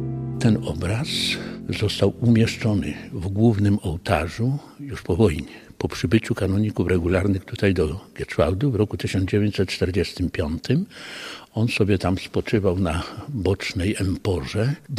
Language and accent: Polish; Lesser Poland, Poland; Ja pochodzę z Podhala. W mojej miejscowości rodzinnej, w parafii, jest kapliczek mnóstwo.